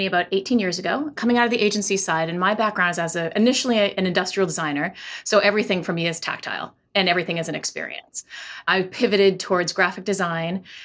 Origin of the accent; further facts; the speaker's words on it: Maine, United States; As a fellow Mainer and beer